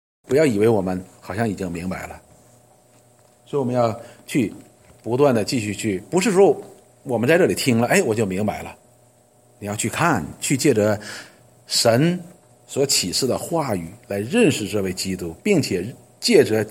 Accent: China; 我们太习惯于被爱，特别是我们中国人，我们从小的时候就得到了很多的爱

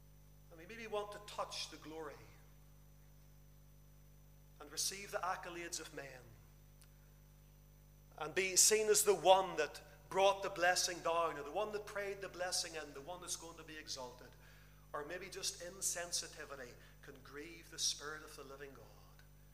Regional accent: Northern Ireland, United Kingdom; he had heard that I was from Northern Ireland as well.

